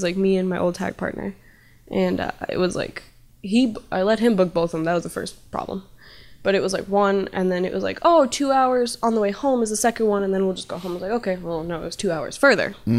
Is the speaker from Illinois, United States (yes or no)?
yes; Chicago, Illinois, United States; And like, we're from Chicago.